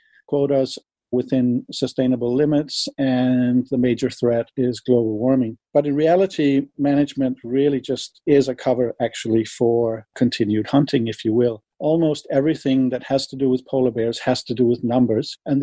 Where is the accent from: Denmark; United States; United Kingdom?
Denmark; English is a second language; I'm Danish. My first language is not English